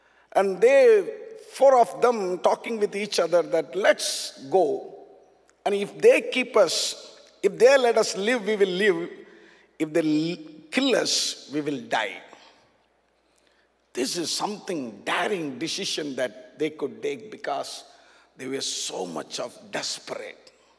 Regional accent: India; When we went inside, it was a surprise to me as an Indian.

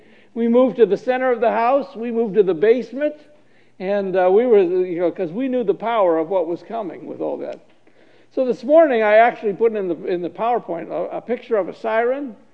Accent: Ohio, United States; I grew up in the Midwest, you know, in the state of Ohio, which is at the end of Tornado Alley.

